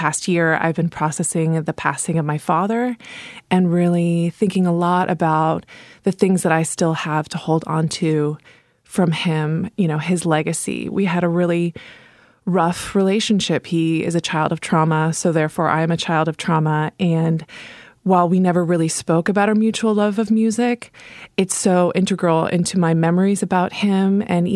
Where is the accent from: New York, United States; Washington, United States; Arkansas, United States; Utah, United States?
Washington, United States; Seattle; I am from Seattle.